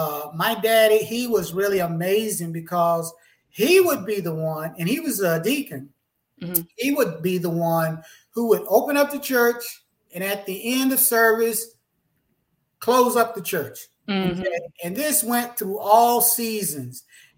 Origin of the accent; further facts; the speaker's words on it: Atlantic, Alabama, United States; I was born and raised in Alabama, a little small ghost town called Atlantic, Alabama. It was nine of us in the family, five sisters, four brothers. We grew up in the country.